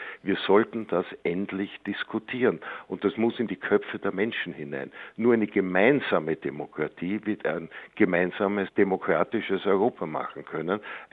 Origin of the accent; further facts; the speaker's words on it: Vienna, Austria; Wenn ich mir zum Beispiel vorstelle, in Wien, in meiner Heimatstadt